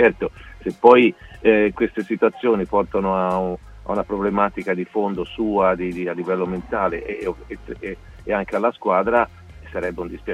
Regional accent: Florence, Tuscany, Italy; No, perché sono di Firenze.

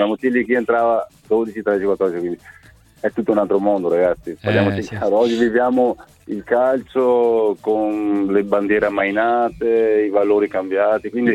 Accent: Veneto, Italy; Io sono veneto, però dicono a voglia.

